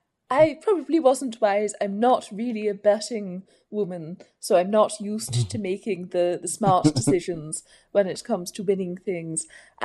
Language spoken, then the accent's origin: English; New Zealand; because I'm Kiwi and there aren't that many people who are interested in classic film within my neighborhood